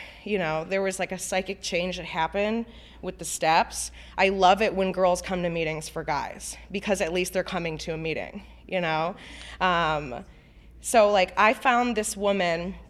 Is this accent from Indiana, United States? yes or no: no; Chicago, Illinois, United States; moved away as an adult; especially because I moved to another state. I'm originally from Chicago. I moved to Kentucky for love, right?